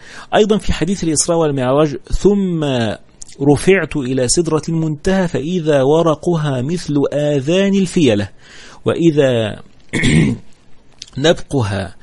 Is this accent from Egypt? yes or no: yes; Egypt; إحنا عندنا في مصر كل حاجة كده سفروتة صغيرة خالص